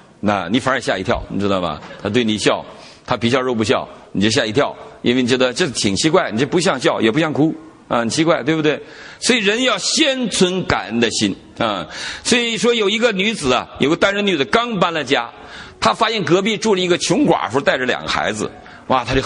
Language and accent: Chinese; China; 我常常抱怨我生在中国，而且我生在我那个年代